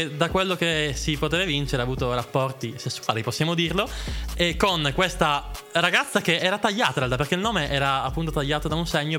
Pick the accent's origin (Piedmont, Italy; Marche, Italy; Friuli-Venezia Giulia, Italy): Friuli-Venezia Giulia, Italy; Pordenone; e io sono di Pordenone